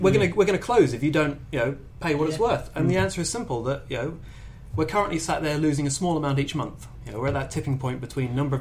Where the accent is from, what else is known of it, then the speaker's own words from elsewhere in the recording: Australia; born there; I was born in Australia, so it's all a bit far from me.